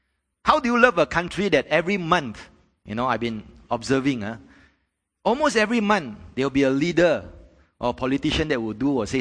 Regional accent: Malaysia; because I'm a Malaysian and I'm preaching to Malaysian

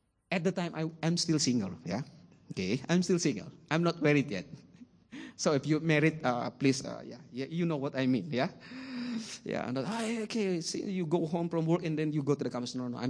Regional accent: Philippines; Because the island that where I came from in Hokkien is a crazy island. The name is Xiao Island. Yes, that's the name of my place, where my hometown. It's a southern part of the Phi

